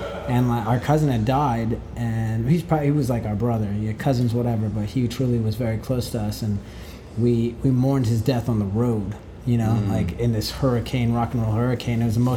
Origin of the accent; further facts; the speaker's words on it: Las Vegas, Nevada, United States; You know, we're from Vegas, so gambling's a thing.